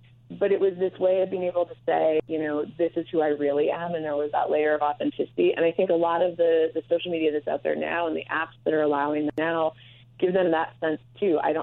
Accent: Fargo, North Dakota, United States; I grew up in Fargo, North Dakota. It took a really long time for trends and things to hit there.

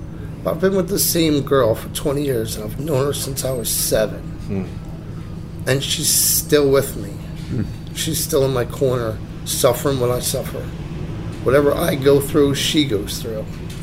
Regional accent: Toms River, New Jersey, United States; I'm from Orange County, Toms River.

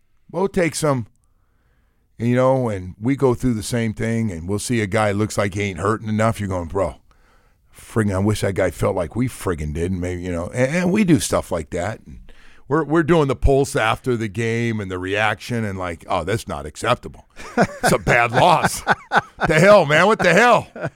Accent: California, United States; I grew up in the Bay Area. The Bay Area were my teams. I was close enough in a small town.

